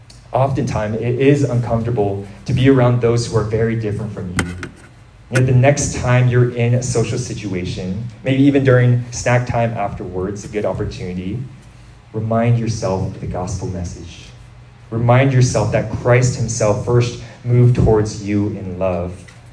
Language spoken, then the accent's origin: English; Stockton, California, United States; Growing up in Stockton, there's a large Filipino population in the area I'm from.